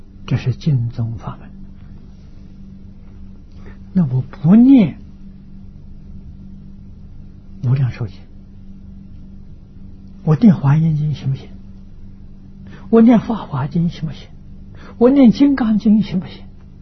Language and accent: Chinese; China; 我们中国人讲啊，先入为主啊